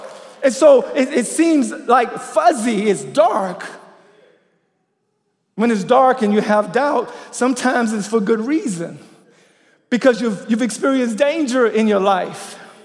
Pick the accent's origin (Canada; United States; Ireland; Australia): United States; Louisiana; When I was growing up in Louisiana, it's like there were houses here and there was a little driveway alley and our house was back here.